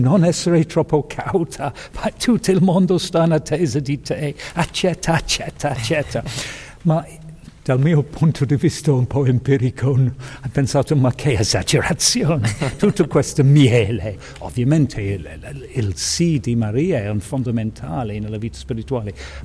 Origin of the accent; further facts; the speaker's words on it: England, United Kingdom; Italian is a second language; Mi piace molto perché, essendo inglese, noi non ce l'abbiamo.